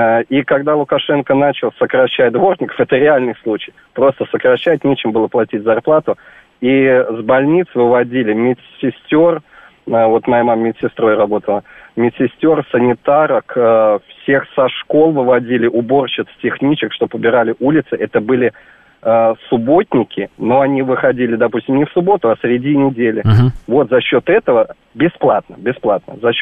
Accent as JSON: {"language": "Russian", "country": "Belarus", "moved": "yes", "lives_now": "Russia", "said": "Ну, он живет в Беларуси, я сам белорус, давно уже живу в России, я вам рассказывал."}